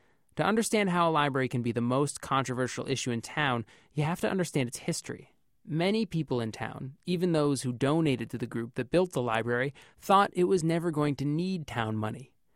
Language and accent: English; Gilmanton, New Hampshire, United States; I grew up in Gilmanton, and my parents have a pro-library sign in their yard.